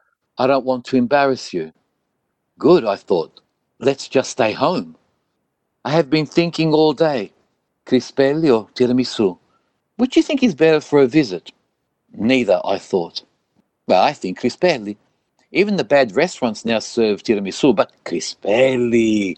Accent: Melbourne, Victoria, Australia; sono nato e cresciuto a Melbourne, a Carlton.

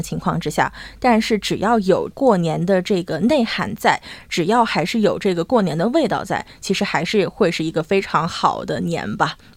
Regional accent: southern China, China; 因为我是南方人，每年这个时候呢，我们家都会去做一些年货呀

